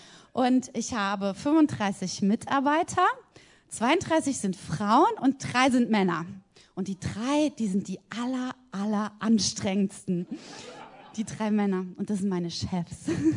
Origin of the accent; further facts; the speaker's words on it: Mainz, Rhineland-Palatinate, Germany; Also es ist ziemlich bekannt bei uns in Mainz oder in Rheinhessen, weil da alle Leute fahren hierher.